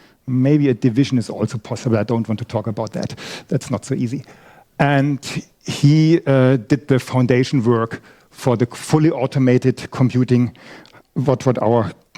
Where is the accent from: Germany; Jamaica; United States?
Germany; Nuremberg, Bavaria; I come from Nuremberg, and we have a fab lab.